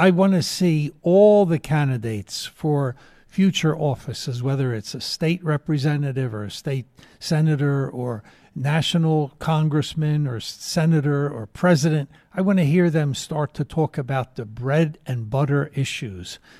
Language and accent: English; United States; I'm an American. I live in America. My family lives in America. Yes, we are immigrants to this country from some years ago